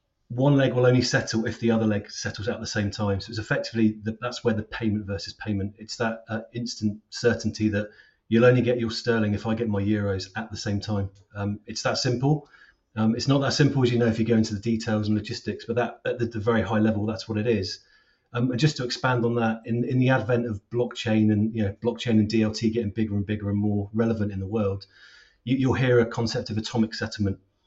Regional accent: Bournemouth, South West England, United Kingdom; Going back in time, I grew up in Bournemouth, but supported Aston Villa.

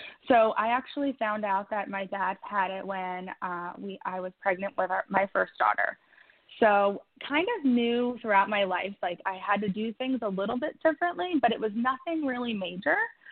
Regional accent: Philadelphia, Pennsylvania, United States; I'm from Philadelphia, about an hour outside of Philadelphia.

